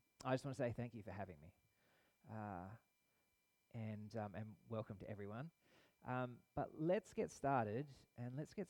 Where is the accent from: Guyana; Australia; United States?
Australia; Perth, Western Australia; also born or lived in Sydney; If you don't know much about me or anything about me, I was born in Western Australia to two English migrant parents. So I'm a first-generation Aussie. I've spent most of my life in Perth